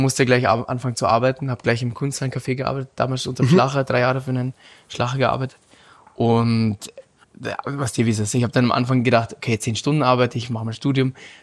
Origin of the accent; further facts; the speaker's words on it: Munich, Bavaria, Germany; moved away as an adult; now in Vienna, Austria; Ich war dann mit 26 bin ich dann entschlossen, München zu verlassen.